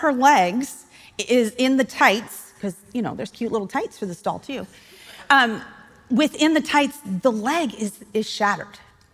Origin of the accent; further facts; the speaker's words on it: Gillette, Wyoming, United States; I'm from Gillette, Wyoming, and I, at the time, 17,000 people, guys. It's a thriving metropolis.